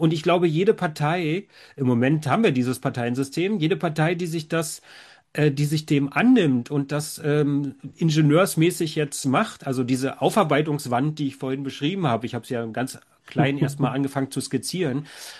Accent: Brandenburg, Germany; ich bin ja Brandenburger, ich habe es nicht weit bis nach Potsdam

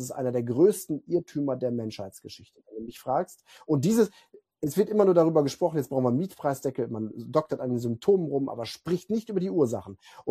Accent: Austria; ich bin kein Freund von Statistiken als Österreicher

